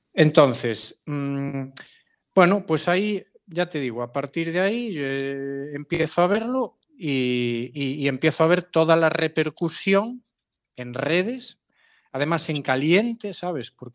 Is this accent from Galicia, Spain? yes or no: yes; Galicia, Spain; yo soy gallego de pura cepa